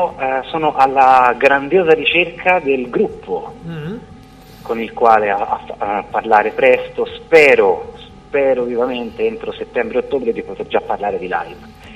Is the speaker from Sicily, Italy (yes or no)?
no; Florence, Tuscany, Italy; moved away as an adult; also born or lived in Rome; sono un attore, cantautore fiorentino, italo-cileno, nato e cresciuto a Firenze, e dunque ho studiato teatro e recitazione a Roma per 7 anni. Mi sono trasferito a Roma verso 22 anni